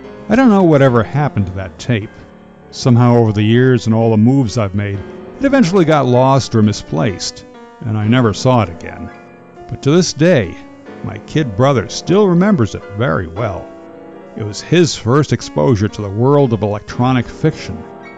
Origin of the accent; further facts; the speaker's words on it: Linden, New Jersey, United States; Now you have to understand, the city of Linden, my hometown, was right there in the middle of the New York City metropolitan area.